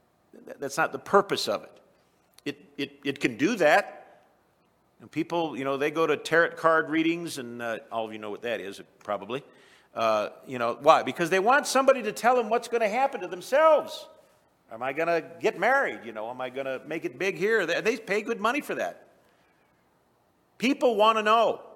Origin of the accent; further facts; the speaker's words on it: United States; the country I grew up in the United States when I was a little boy in the 1950s, it wasn't perfect.